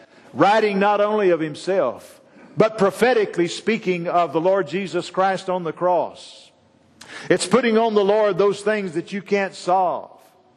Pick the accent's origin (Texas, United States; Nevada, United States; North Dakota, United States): Texas, United States; When I was growing up in East Texas, there was an old boy that was a rough old boy that is out of the oil field.